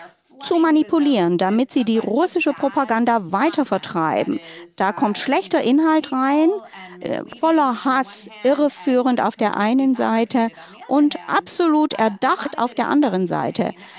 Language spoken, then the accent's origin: German; United States; Natürlich, ich als Amerikanerin glaube ja, ausländische Interferenz, das ist nicht mein größtes Problem.